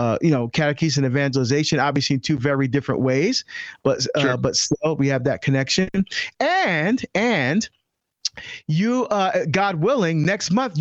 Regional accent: New Jersey, United States; now in Oregon, United States; I'm from Jersey, right? So we're both not from Oregon. We both married women who are from Oregon and moved here because of marriage.

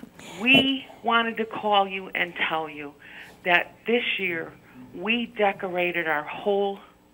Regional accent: Chicago, Illinois, United States; We're from Chicago. … my husband's name is Ray.

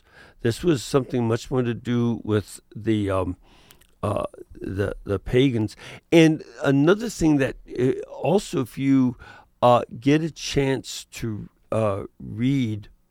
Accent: Chicago, Illinois, United States; born there; Well, I was born in Chicago.

